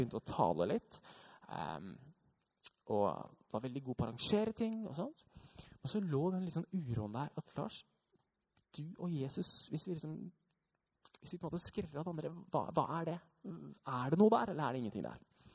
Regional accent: Hamar, Innlandet, Norway; Jeg er født og oppvokst på Hamar, gikk en menighet, sånn som dette her, bare mye mindre.

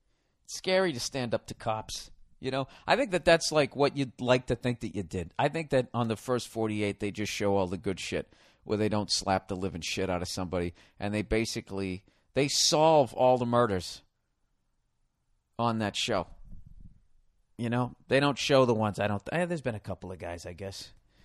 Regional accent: United States; And I don't look at my life and find any fault because I'm an American.

